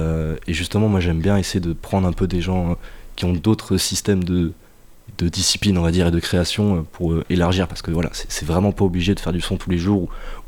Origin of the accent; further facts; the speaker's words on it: Limoges, Nouvelle-Aquitaine, France; je viens de Limoges, donc une toute petite ville